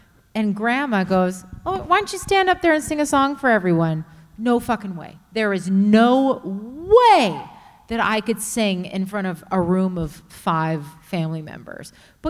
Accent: Canada; now in San Francisco, United States; As a Canadian, I am very shocked by that.

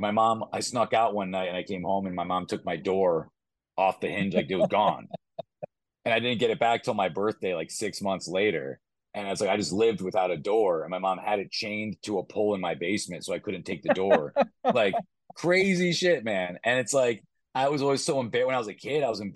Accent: United States; And I am like Latino, and I know like I grew up in America, so I'm definitely Americanized.

